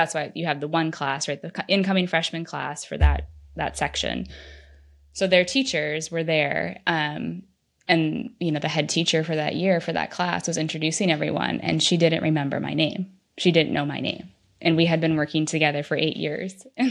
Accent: United States; being an American, having an American education as my background

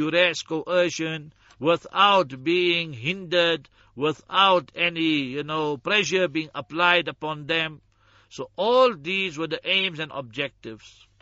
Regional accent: South Africa; We who were born and bred in South Africa know what apartheid was. We know the legacy of apartheid.

